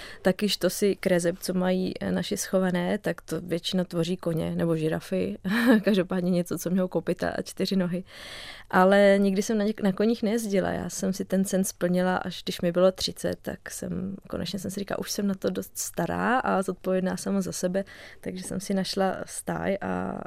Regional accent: Plzeň, Plzeň Region, Czechia; also born or lived in Prague; protože jsem z Plzně

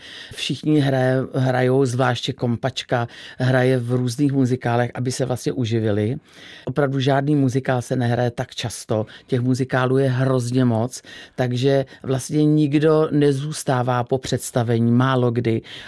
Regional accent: Strakonice, South Bohemian Region, Czechia; born there; jsme se přestěhovali z Písku do Strakonic. Já už jsem se teda narodila s mým bratrem, který je nade mnou. Jsme se narodili ve Strakonicích.

